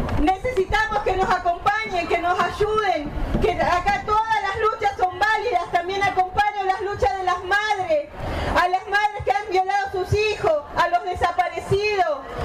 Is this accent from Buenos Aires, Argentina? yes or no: no; Cushamen, Chubut, Argentina; Soy de Cusamen. Mi comunidad es Currache. Soy de Cusamen. De vuelta al río, al paraje, Chubut.